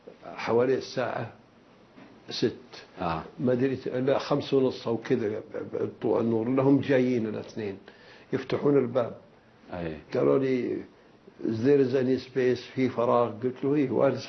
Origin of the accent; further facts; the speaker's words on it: Saudi Arabia; قلت له لا أنا سعودي